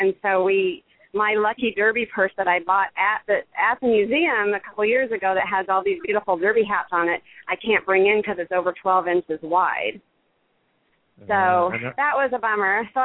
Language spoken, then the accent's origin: English; Seattle, Washington, United States; he ran at Emerald Downs, where we're from Seattle.